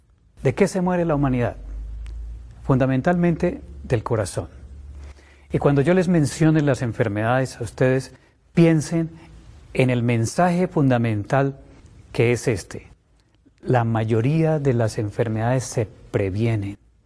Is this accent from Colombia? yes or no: yes; Colombia; médico internista, vengo de la República de Colombia.